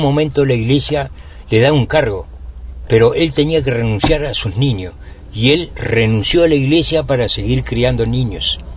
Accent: Tala, Canelones, Uruguay; also born or lived in Melo; yo soy de un pueblo, pero me crié en el otro. Yo soy de Melo, pero yo me crié en el Tala, el gran Tala.

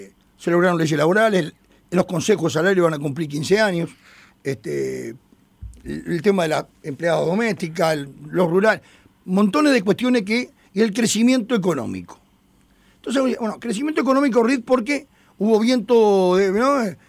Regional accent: Montevideo, Uruguay; no somos los montevideanos de la década del 90, somos montevideanos con los vicios

